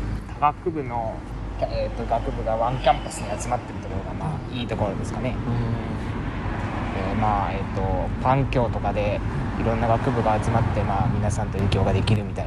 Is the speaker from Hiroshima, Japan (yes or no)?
yes; Hiroshima, Japan; 私は広島出身なんですけど